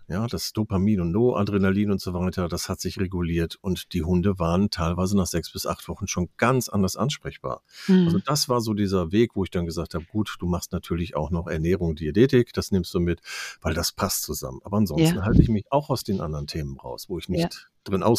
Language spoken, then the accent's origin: German; Lower Saxony, Germany; Ich bin aus Ostfriesland, wir haben das hier in Ostfriesland ja auch. Ja, die Küste ist ja auch bei uns hier und wir haben ja so viel schönes, plattes Land